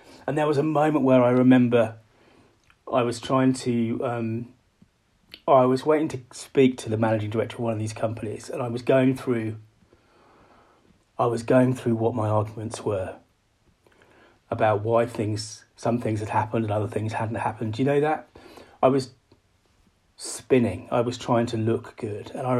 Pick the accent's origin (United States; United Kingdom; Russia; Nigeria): United Kingdom; I'm a Brit, I'm standing in Britain.